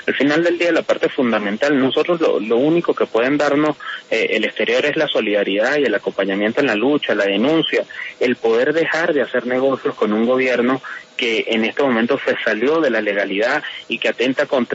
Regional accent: Venezuela; los venezolanos y en mi país, que somos nosotros los que tenemos que dar la mayor cantidad de lucha

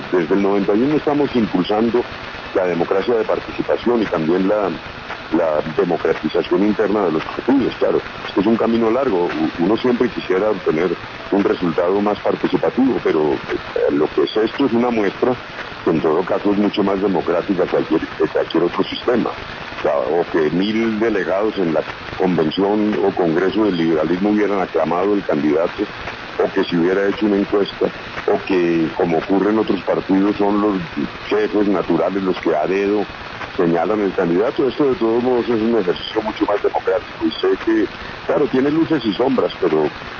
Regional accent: Colombia

